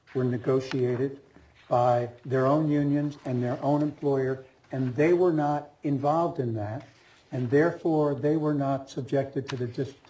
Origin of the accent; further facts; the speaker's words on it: Brooklyn, New York, United States; I'm from Brooklyn.